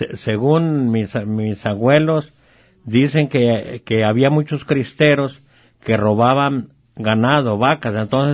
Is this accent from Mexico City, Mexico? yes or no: no; Casimiro Castillo, Jalisco, Mexico; Nací en Casimiro Castillo el 5 de noviembre de 1954. Soy criollito y criado ahí en Casimiro Castillo.